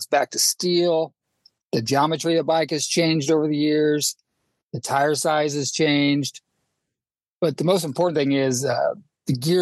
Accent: Indiana, United States; Sure. I'm from Indiana.

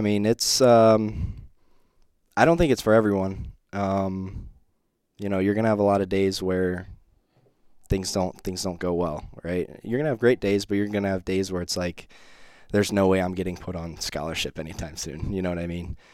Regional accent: Cincinnati, Ohio, United States; I grew up in Cincinnati, so I grew up around Miami, followed Miami, believe it or not.

